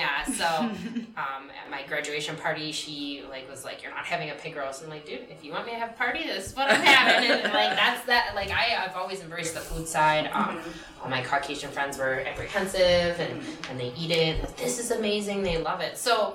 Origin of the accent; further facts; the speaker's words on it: Wisconsin, United States; So my dad's family is from Alaska, and we grew up in Wisconsin.